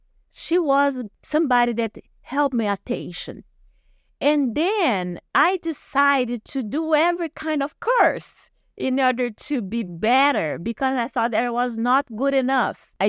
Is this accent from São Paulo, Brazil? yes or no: yes; São José do Rio Preto, São Paulo, Brazil; English is a second language; I did close to my hometown, that's Rio Preto.